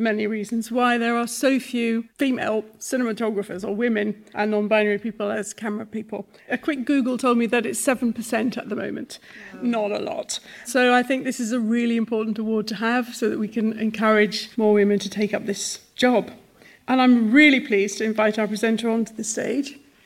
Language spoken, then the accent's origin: English; Netherlands; English is a second language; I grew up in Holland